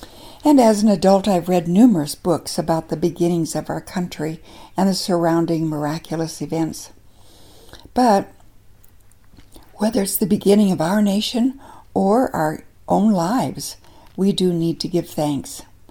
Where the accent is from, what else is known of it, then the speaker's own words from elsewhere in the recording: the Dakotas, United States; Well, as a child growing up in the Dakotas, part of the joy of the day when we all gathered at Grandma and Grandpa's house was seeing my aunts and uncles and cousins.